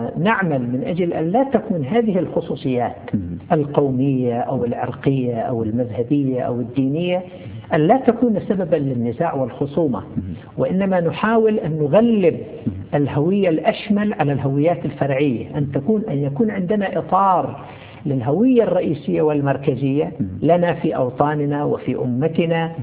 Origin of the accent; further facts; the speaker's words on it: Saudi Arabia; كتب أحد الكتاب عندنا في المملكة العربية السعودية